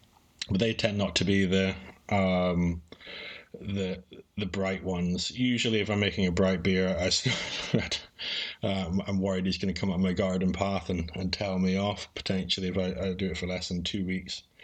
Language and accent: English; Scotland, United Kingdom; And I'm a Scotsman, so I'm thrifty.